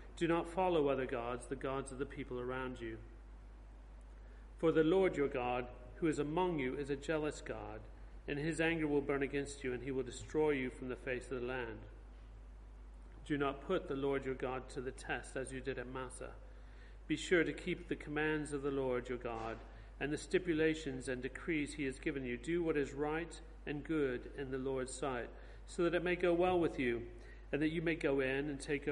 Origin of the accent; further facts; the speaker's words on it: United States; moved away; If you're new here or don't know me at all, I'm from the States. I've been here for about 30 some years, and at this church for most of that time.